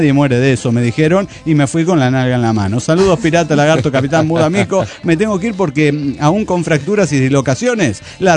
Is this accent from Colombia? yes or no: no; Morelia, Michoacán, Mexico; de Morelia, Michoacán.